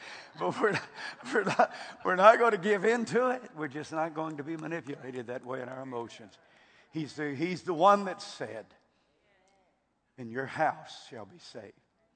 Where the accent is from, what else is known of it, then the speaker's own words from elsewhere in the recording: Texas, United States; I'm from Texas. I wear boots.